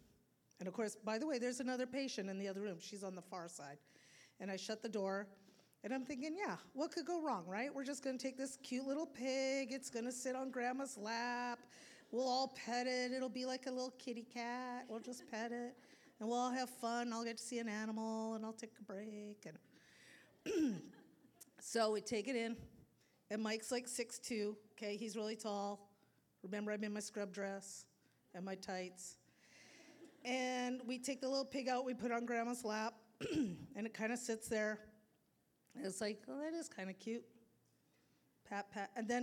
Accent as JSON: {"language": "English", "town": "Dauphin", "region": "Manitoba", "country": "Canada", "tie": "born or raised there", "said": "I got my first job in my hometown of Dauphin, Manitoba, Canada."}